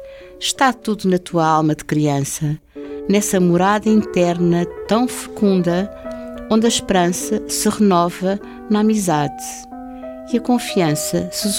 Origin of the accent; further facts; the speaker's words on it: Lisbon, Portugal; Então, eu cresci em Lisboa, aqui no Restelo.